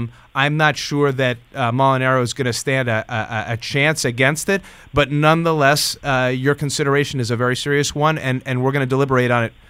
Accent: New York, United States; She also did very well upstate. I'm from the Hudson Valley.

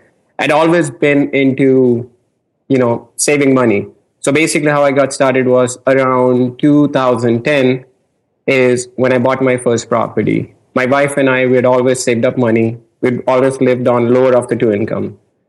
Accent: India; now in United States; I am in America. I'm from India.

